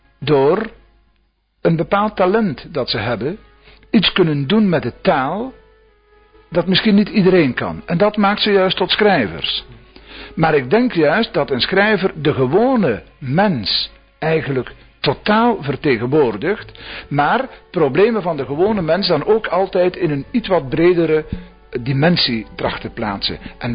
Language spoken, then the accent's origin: Dutch; Flanders, Belgium; Wij kunnen dat als Vlamingen nooit bereiken.